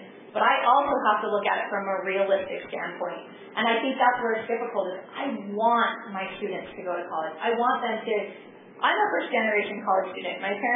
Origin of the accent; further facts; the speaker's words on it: Kearns, Utah, United States; I grew up in Kearns